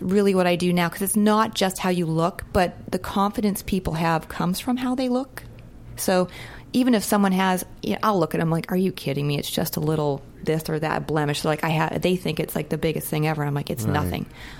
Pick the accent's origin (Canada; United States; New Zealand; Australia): Canada; Winnipeg, Manitoba; I moved from Winnipeg, Canada.